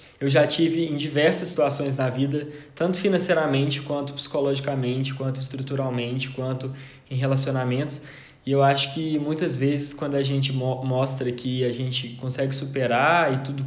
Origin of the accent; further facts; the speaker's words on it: Belo Horizonte, Minas Gerais, Brazil; born there; now in Betim, Brazil; tenho 26 anos, sou nascido em Belo Horizonte, Minas Gerais, moro numa cidade da região metropolitana de BH, Betim